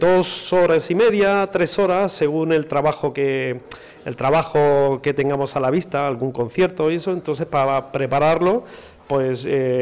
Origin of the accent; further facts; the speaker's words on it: Catral, Valencian Community, Spain; Yo en Alicante, en Catral, en la banda de mi pueblo.